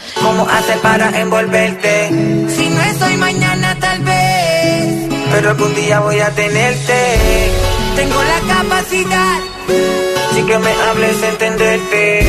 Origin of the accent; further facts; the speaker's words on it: Barcelona, Catalonia, Spain; born there; soc nascuda a Barcelona.